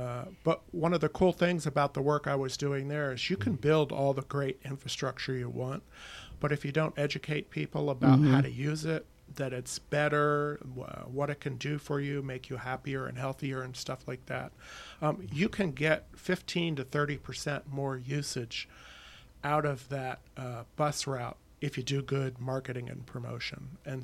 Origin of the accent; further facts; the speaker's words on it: Washington, District of Columbia, United States; Yeah, I'm from Washington, D.C.